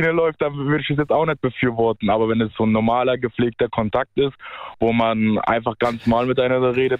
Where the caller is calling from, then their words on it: Mainz, Rhineland-Palatinate, Germany; Aus Rheinland-Pfalz.